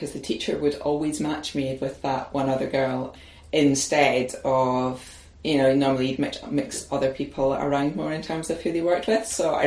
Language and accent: English; Paisley, Scotland, United Kingdom; where I grew up in Paisley in the west of Scotland.